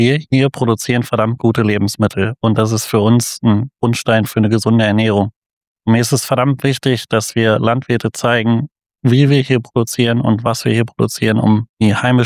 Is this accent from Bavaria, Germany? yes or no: no; North Rhine-Westphalia, Germany; Ich komme aus der Nähe von Bielefeld, zwischen Detmold und Bielefeld in NRW.